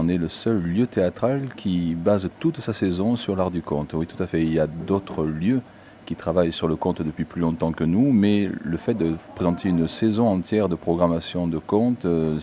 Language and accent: French; Marseille, Provence-Alpes-Côte d'Azur, France; je suis rentré sur Marseille, puisque je suis d'origine de Marseille quand même